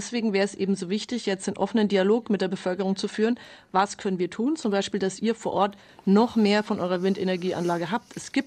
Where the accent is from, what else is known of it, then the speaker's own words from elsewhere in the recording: Bavaria, Germany; Ich bin aus Bayern.